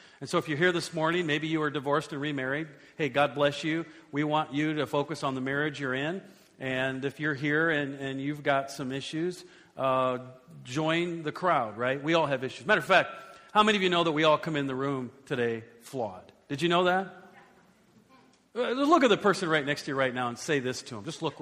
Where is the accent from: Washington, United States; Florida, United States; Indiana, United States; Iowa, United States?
Iowa, United States; Hey, I'm from Iowa.